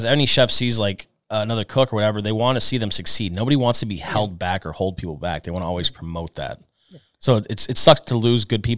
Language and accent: English; Arizona, United States; You know, I came from Arizona, man. I was like, you know, I really want to do Italian food.